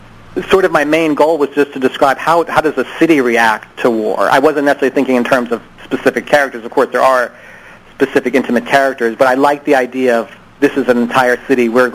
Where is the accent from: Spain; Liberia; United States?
United States; Pittsburgh, Pennsylvania; moved away as an adult; also born or lived in New York City; I grew up in Pittsburgh, and I based a lot of these characters on people that I would have known.